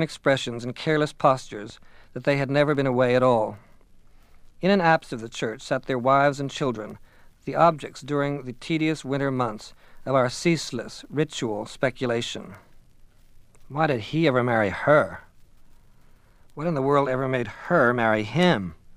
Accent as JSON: {"language": "English", "region": "West Virginia", "country": "United States", "said": "It happens to be my home state of West Virginia."}